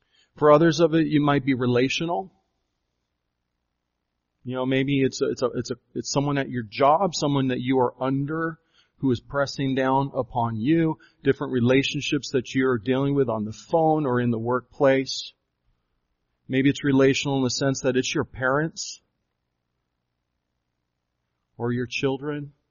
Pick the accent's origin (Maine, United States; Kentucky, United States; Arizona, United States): Arizona, United States; Growing up in Arizona, I didn't really hear that a lot. You know, 90% of Arizonans do not go to church